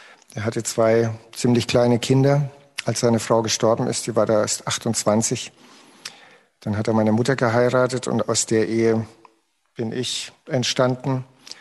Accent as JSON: {"language": "German", "region": "Bavaria", "country": "Germany", "tie": "born or raised there", "said": "drei Regionen in Franken, Mittelfranken, Oberfranken und Unterfranken. Und da bin ich aufgewachsen im Landkreis Bad Kissingen."}